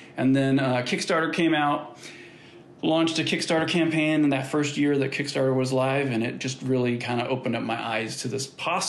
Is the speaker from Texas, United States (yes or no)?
no; Idaho, United States; moved away as an adult; now in Los Angeles, United States; because I came from Idaho, you know, real slow-paced place, and my parents still live there